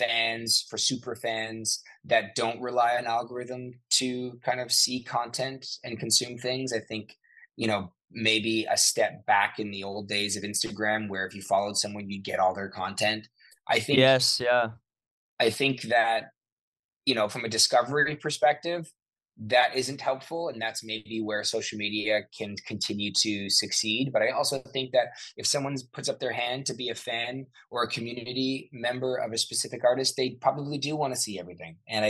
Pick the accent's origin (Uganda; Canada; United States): Canada; Ottawa, Ontario; I grew up in Ottawa, Ontario, which is the capital for people that don't live in Canada. It is a very small city comparatively. But I grew up there.